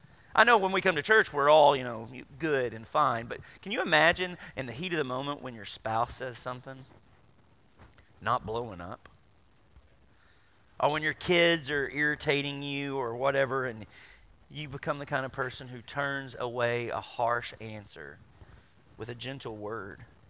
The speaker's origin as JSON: {"language": "English", "region": "Arkansas", "country": "United States", "tie": "born or raised there", "said": "I grew up in Central Arkansas with Ponce de Leon rumors."}